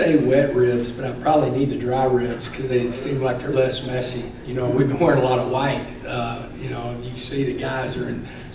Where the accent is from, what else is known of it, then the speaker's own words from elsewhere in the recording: Texarkana, United States; Like, for me, growing up in Texarkana, my best friend, his family got transferred to Germany, so they didn't want to give up their season tickets, so we got their season tickets.